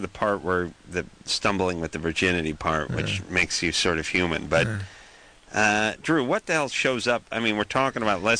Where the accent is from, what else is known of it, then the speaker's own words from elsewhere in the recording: North Hollywood, California, United States; I thought it was a little weird because we're from North Hollywood